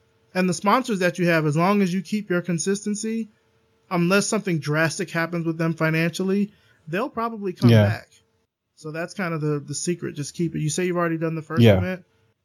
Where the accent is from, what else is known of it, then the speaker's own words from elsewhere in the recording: the South, United States; And I'm from the South, born and raised